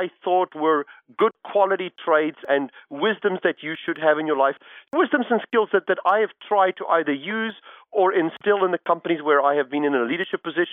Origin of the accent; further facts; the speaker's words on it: Tanzania; born there; I was born in the Serengeti. My father was a diplomat and was stationed abroad in East Africa in the 1950s and 60s.